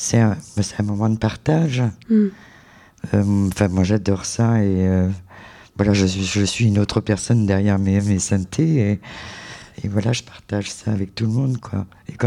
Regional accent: Normandy, France; même dans la Manche, puisque je suis originaire de la Manche

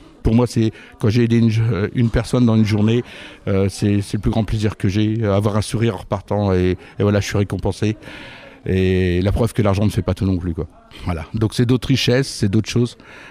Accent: Normandy, France; je viens de Normandie.

